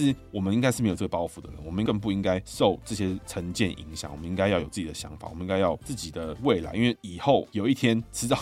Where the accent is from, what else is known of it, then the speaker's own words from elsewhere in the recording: Taiwan; 就是我们台湾人到底以后要干嘛？